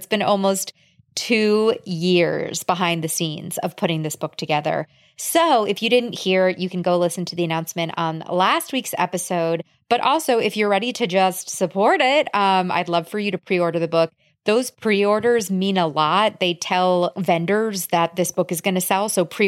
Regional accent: New York, United States; So I'm from New York.

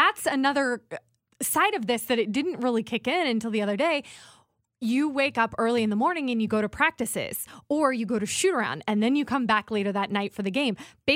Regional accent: Indiana, United States; my roots growing up in Indiana. I played basketball through high school

